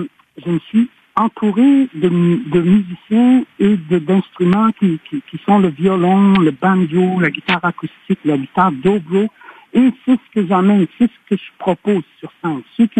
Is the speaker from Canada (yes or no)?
yes; Newfoundland and Labrador, Canada; born there; Je suis venu au monde au Labrador, puis ma famille s'est déplacée, ou a été déplacée vers le sud, puis là je me suis retrouvé au Québec maintenant.